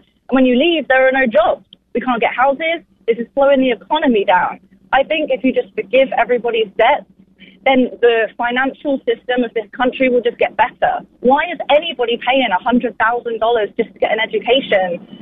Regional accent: United Kingdom; now in United States; I'm from the UK, and our system over there is a lot cheaper.

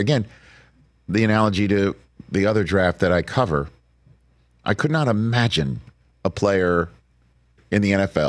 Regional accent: Staten Island, New York, United States; much fun to have people from, you know, the upper part of the Bronx to or Queens or Staten Island, my hometown of Staten Island.

